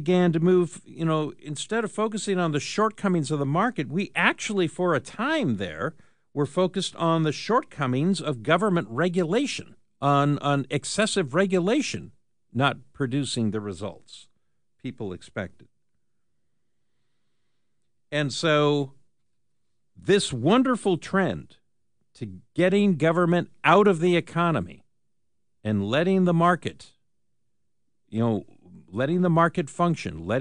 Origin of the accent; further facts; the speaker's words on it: Seattle, Washington, United States; I was a kid growing up in West Seattle